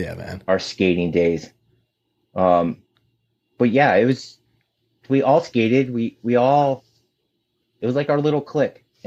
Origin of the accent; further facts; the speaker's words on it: Fairfax, Virginia, United States; I played hockey, and then a bunch of the kids that I grew up with back in Fairfax, we all played hockey.